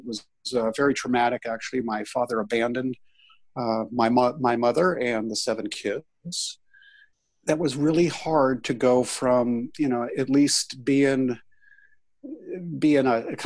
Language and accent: English; California, United States; I'm a California kid, born and raised in the Bay Area, and a family of seven kids.